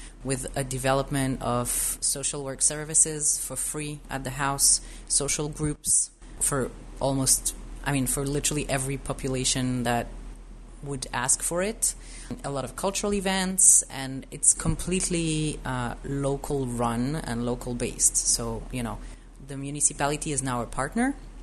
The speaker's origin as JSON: {"language": "English", "town": "Strasbourg", "region": "Grand Est", "country": "France", "tie": "born or raised there", "also_born_or_lived": "Jerusalem", "moved": "as an adult", "lives_now": "Beersheba, Israel", "said": "I was born in France. My parents are French. I grew up in Jerusalem as a kid, but then I spent most of my teenage years and young adult life in Strasbourg in France. And then I made Aliyah when I was 22."}